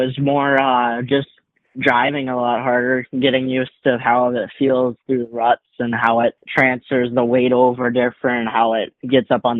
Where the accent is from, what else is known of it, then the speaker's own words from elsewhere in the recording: Shawano, Wisconsin, United States; So like, I think in Outagamie Speedway, and then also in Shawano in my hometown.